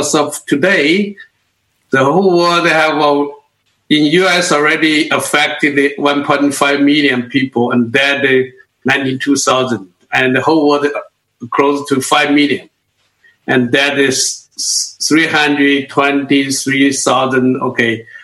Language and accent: English; China; English is a second language; from China.